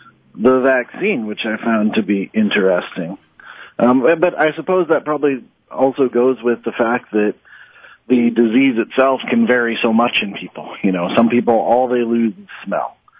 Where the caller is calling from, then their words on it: Hannibal, Missouri, United States; I am calling you from Hannibal.